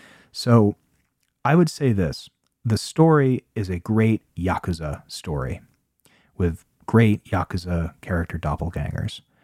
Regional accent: United States; I mean, hi, kettle, pot, nice to meet you. I'm American, but it is something that is undeniable.

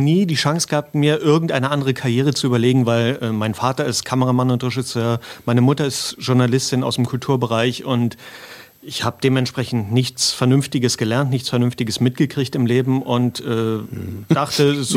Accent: Berlin, Germany; Und als Berliner, ähnlich wie du, wäre ich jetzt auf die Idee gekommen

